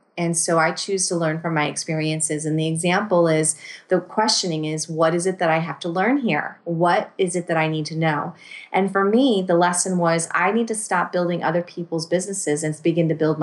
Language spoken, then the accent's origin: English; Connecticut, United States; moved away as an adult; I grew up in Connecticut and was raised in Connecticut my entire life until 3 years ago.